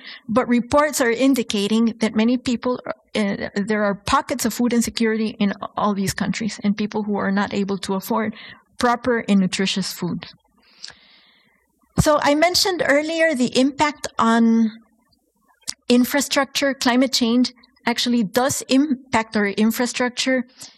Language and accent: English; Honduras; I grew up in Honduras, and these are pictures of, you know, very close to where I grew up.